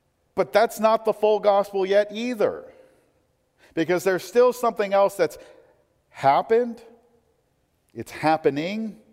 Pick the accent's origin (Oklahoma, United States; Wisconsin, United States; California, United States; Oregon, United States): Oregon, United States; Portland; well, I'm from Portland, and he goes, why would you move here?